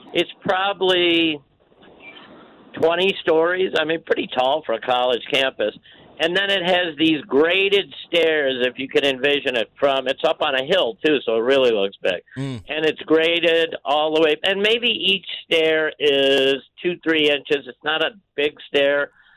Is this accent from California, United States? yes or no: no; Cleveland, Ohio, United States; So everyone by now not only nauseatingly knows I'm from Cleveland